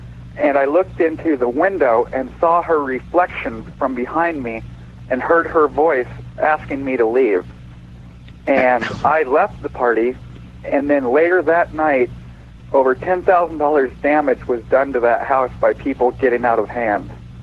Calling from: Seattle, Washington, United States; I'm calling from Seattle, KBI.

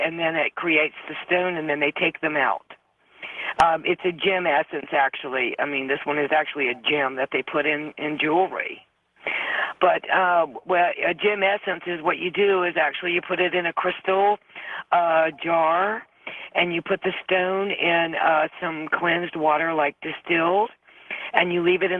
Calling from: Jacksonville, United States; I'm calling from Jacksonville.

